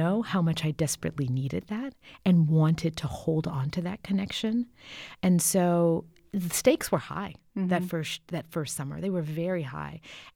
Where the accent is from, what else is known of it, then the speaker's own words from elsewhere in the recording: the South, United States; for me as a Southerner and who was always grew up like, you know, you help out